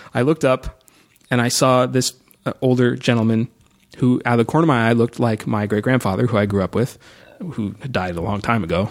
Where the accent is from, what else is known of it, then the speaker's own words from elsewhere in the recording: Los Angeles, California, United States; in Los Angeles.